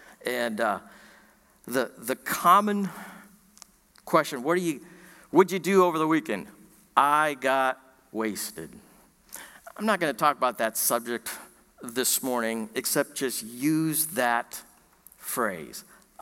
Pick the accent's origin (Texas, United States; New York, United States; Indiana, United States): Indiana, United States; born there; also born or lived in Minnesota / Wisconsin; I was born in Indiana. I'm a Hoosier by birth, but I did spend some time up north in Minnesota and Wisconsin. And I went to a high school in Wisconsin, 3,000 students.